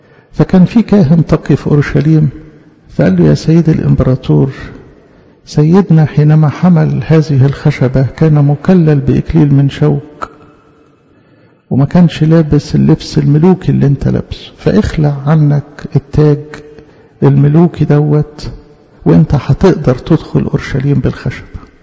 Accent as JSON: {"language": "Arabic", "country": "Egypt", "said": "وده عمل بيخصنا إحنا كمصريين"}